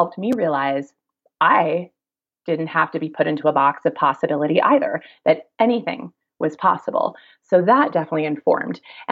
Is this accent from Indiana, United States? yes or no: no; Kansas, United States; I would be invited to things that, again, I'm from Kansas, okay?